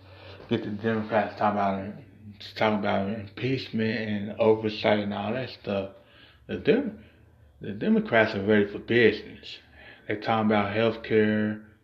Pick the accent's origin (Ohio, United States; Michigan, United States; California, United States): Ohio, United States; I think the only Midwest spot that we didn't take back was my home state, Ohio.